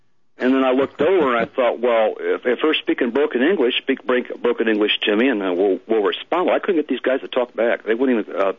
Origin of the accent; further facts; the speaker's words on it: Ohio, United States; We're just under Cleveland and just above Columbus. We're right between the two of those.